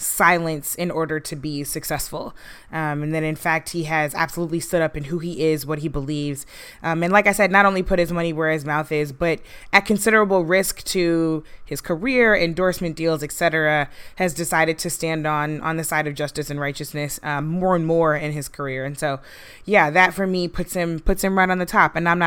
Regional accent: St. Louis, Missouri, United States; I grew up in St. Louis.

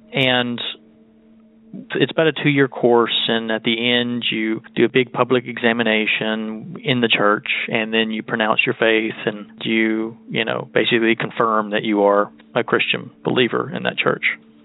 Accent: Texas, United States; I'm from Texas.

